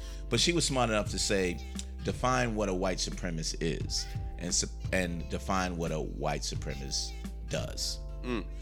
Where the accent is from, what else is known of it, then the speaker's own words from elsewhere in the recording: United States; I didn't go in because I'm an American and I'm going to defend my country. I was in New York.